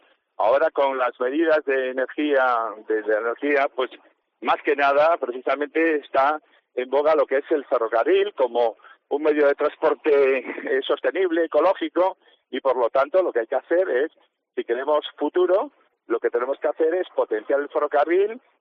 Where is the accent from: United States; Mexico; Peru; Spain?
Spain; Galicia; y para yo que soy gallego, pues una comarca hermana